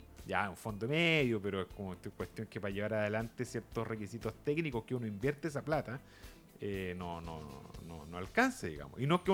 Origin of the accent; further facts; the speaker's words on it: Valparaíso, Chile; born there; yo nací en Valparaíso, Valparaíso es una región que le llaman grande, como Conce y Santiago